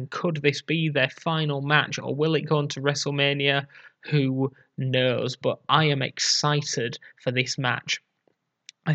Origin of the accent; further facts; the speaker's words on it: England, United Kingdom; he's a northerner like me, and people don't like my accent, and people don't like his accent